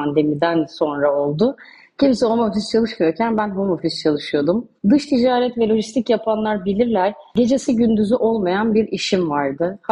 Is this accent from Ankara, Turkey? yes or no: yes; Ankara, Turkey; moved away as an adult; also born or lived in Dubai; now in Istanbul, Turkey; Ankara'da büyüyüp işte Dubai'de hayatını devam ettirmiş birisi olarak evlenip İstanbul'a taşındım.